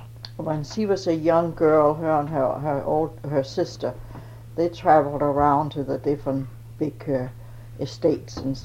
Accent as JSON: {"language": "English", "town": "Fredericia", "region": "Southern Denmark", "country": "Denmark", "tie": "born there", "second_language": "English", "said": "I was born in Fredericia, Denmark."}